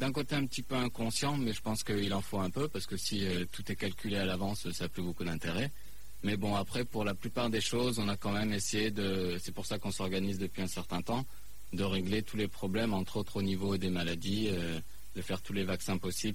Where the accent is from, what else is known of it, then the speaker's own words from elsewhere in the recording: Montpellier, Occitanie, France; also born or lived in Elbeuf; De Montpellier à la base.